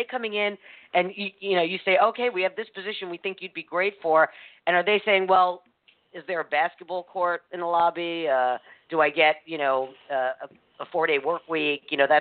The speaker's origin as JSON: {"language": "English", "town": "New York City", "region": "New York", "country": "United States", "tie": "born or raised there", "said": "Oh, that's my hometown."}